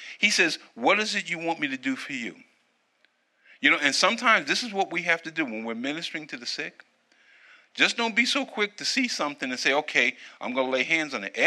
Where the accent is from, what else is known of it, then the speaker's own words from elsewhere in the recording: New York City, New York, United States; You know, because I grew up in New York City, and Robert can attest this on the train.